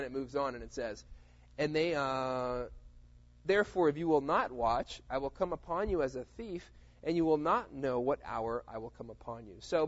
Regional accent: Florida, United States; I always had this dream because I grew up in Florida, and Disney World was there

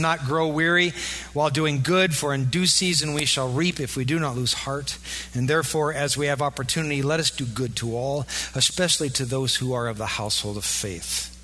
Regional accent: Iowa, United States; Now, if you're not aware of this, and I am because I'm from Iowa, y'all know that there's a corn cam down there?

